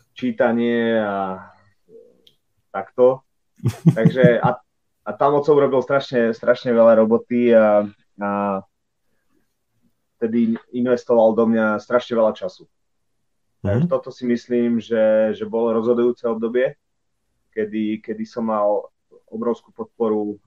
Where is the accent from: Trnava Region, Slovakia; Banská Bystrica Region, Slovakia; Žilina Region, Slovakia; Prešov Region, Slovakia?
Žilina Region, Slovakia; Demänová; A mal som asi 6 rokov, keď u nás v Demenovej, tam, kde bývam, sme boli niekde na prechádzke